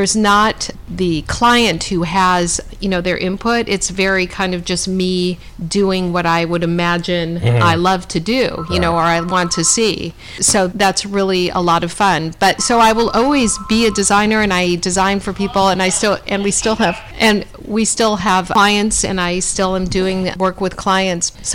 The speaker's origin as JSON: {"language": "English", "town": "Los Angeles", "region": "California", "country": "United States", "tie": "born or raised there", "said": "things that I never really learned to do growing up in Los Angeles."}